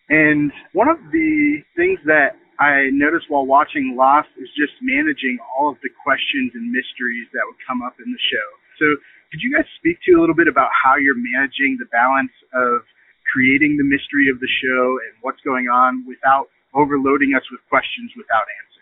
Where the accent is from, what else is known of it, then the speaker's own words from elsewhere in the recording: Ohio, United States; I'm from Ohio and huge fan of the show.